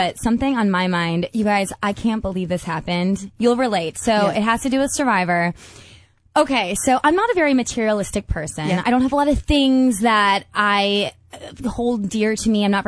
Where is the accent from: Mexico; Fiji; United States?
Fiji; now in Melbourne, Australia; We, cause we came from Fiji, which was really hot and beachy. We thought